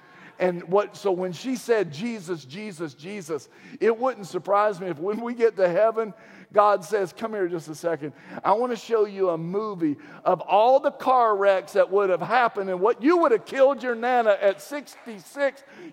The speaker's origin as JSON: {"language": "English", "region": "Virginia", "country": "United States", "tie": "born or raised there", "said": "I grew up in Virginia."}